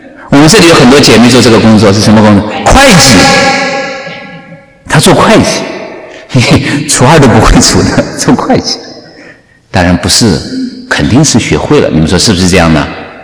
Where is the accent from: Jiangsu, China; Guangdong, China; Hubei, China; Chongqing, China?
Jiangsu, China; 然后我们是苏北人，苏北人更好玩，